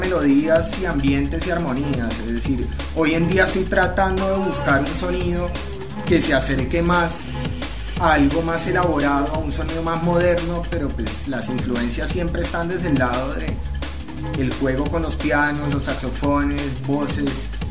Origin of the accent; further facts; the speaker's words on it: Cali, Valle del Cauca, Colombia; also born or lived in Argentina; Creciendo en Cali, obviamente crecí con todo lo que era la salsa, el merengue y todo lo que se bailaba en esa época por allá.